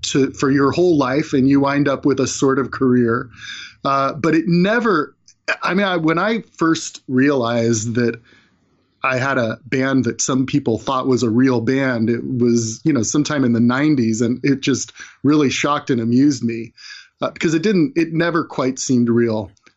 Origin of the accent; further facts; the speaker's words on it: California, United States; you know, I grew up in California. We didn't have guys like that.